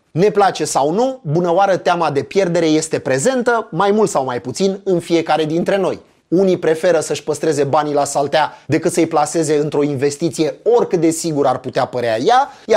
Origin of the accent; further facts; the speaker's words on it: Romania; vorbe de duh care nouă, ca români, ne sunt picurate în ureche de mici copii